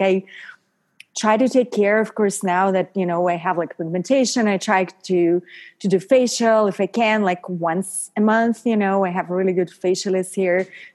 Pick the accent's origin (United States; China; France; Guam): France; Paris, Île-de-France; Well, you know, I grew up in Paris, and I love how women in France take care of the skin.